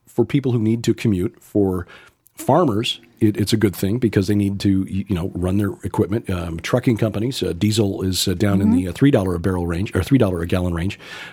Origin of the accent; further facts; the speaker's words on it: Chicago, Illinois, United States; I'm from Chicago. And when you grow up in Chicago, you think nothing happens mm-hmm. south of Joliet.